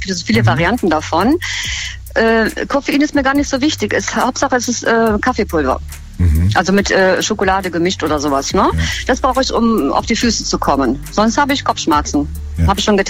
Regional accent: Cologne, North Rhine-Westphalia, Germany

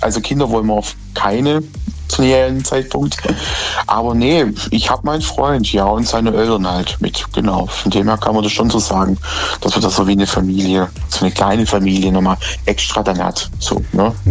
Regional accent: Heidenheim an der Brenz, Baden-Württemberg, Germany; Aus Heidenheim an der Brenz.

